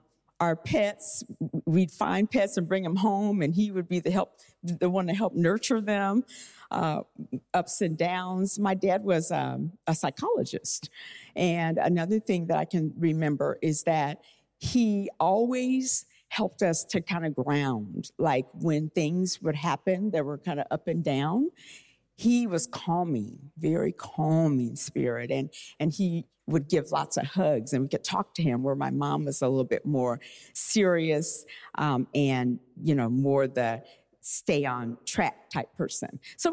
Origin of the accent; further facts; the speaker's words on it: Des Moines, Iowa, United States; But our family I grew up in Des Moines, Iowa, and it was just my mom, my dad, and my sister and I. And we lived in Iowa in a white neighborhood.